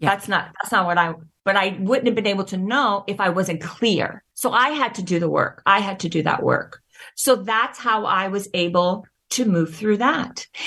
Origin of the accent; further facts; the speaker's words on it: the South, United States; Okay, so our situation is different because I'm from the South, right?